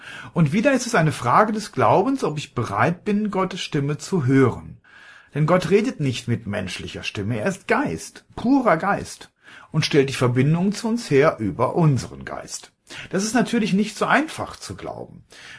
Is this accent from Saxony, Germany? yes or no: no; Kleve, North Rhine-Westphalia, Germany; born or raised there